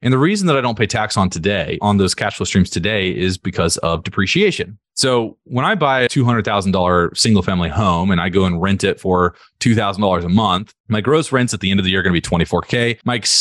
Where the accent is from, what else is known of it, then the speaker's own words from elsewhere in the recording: Hickory, North Carolina, United States; It was my hometown, Hickory, North Carolina.